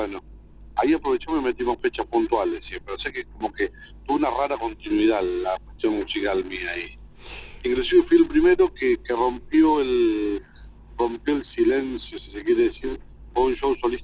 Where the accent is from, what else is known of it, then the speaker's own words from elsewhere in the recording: Carlos Tejedor, Buenos Aires Province, Argentina; Sí, cuando vivía en mi pueblo, soy de Carlos Tejedor